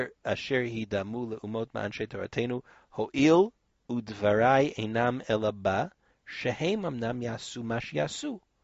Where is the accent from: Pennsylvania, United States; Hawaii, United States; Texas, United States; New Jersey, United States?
New Jersey, United States; Roselle; I grew up in Roselle, New Jersey, which is just one stop away on the parkway.